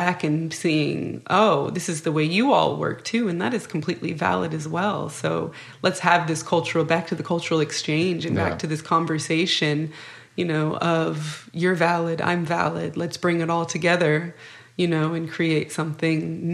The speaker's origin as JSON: {"language": "English", "region": "California", "country": "United States", "said": "coming from an individualized culture, such as Californian suburbs, where you just hop in your car and go about your day"}